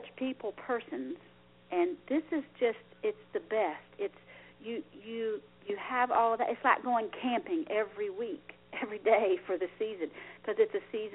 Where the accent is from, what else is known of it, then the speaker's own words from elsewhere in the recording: Ohio, United States; born there; My family was out of Sandy Hook, Kentucky, and I was born in Ohio, but right here on the river.